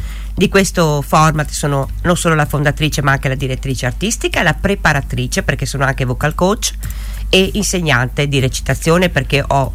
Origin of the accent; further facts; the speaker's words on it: Friuli-Venezia Giulia, Italy; born there; Io sono di origini friulane, vivo in provincia di Udine, sono nata in provincia di Udine